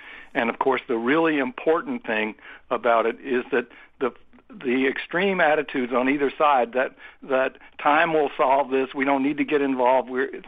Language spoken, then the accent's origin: English; Atlanta, Georgia, United States; The first mayor who came out against them was Ivan Allen, my mayor in Atlanta. I'm from Atlanta